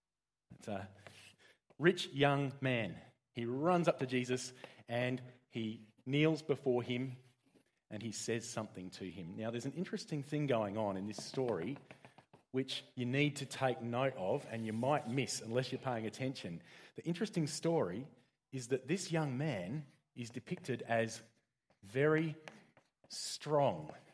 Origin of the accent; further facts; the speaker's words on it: South Australia, Australia; I'm from South Australia. We catch them.